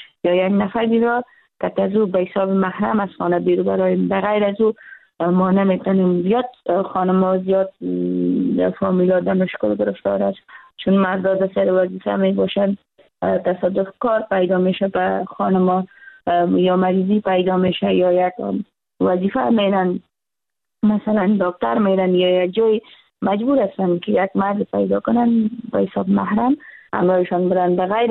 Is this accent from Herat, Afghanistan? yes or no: no; Kunduz, Afghanistan; از کندز هستم، فعلا در کندز زندگی میکنم.